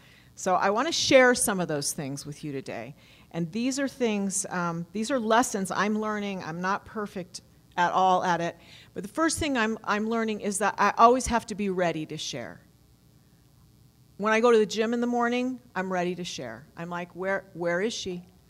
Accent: Utah, United States; I'm from Utah

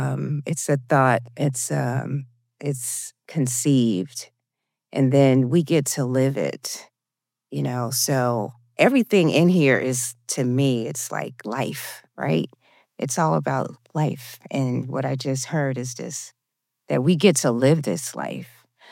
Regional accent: Atlanta, Georgia, United States; I'm from Atlanta, Georgia.

